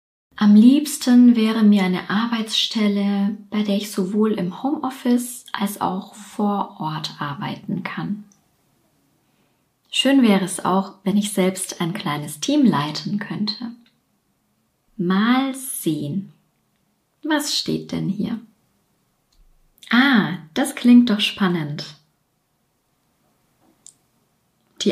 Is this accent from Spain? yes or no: yes; Spain; German is a second language; moved away as an adult; now in Germany; ich bin Ärztin und lebe seit 7 Jahren in Deutschland. Ursprünglich komme ich aus Spanien.